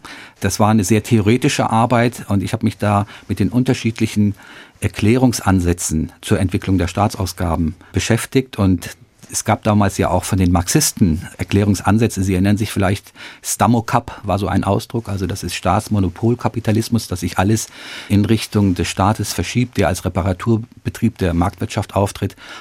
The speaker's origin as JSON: {"language": "German", "town": "Bonn", "region": "North Rhine-Westphalia", "country": "Germany", "tie": "born or raised there", "said": "Und zwar bin ich ja in Bonn aufgewachsen"}